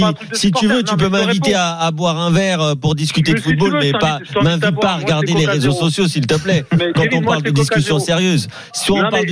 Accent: Paris, Île-de-France, France; Moi, je suis de Paris, j'adore le foot.

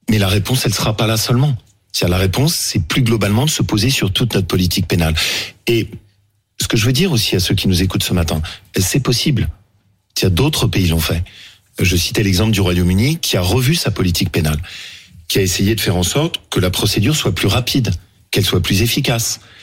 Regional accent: Le Chambon-sur-Lignon, Auvergne-Rhône-Alpes, France; chez moi en Haute-Loire, au Chambon-sur-Lignon.

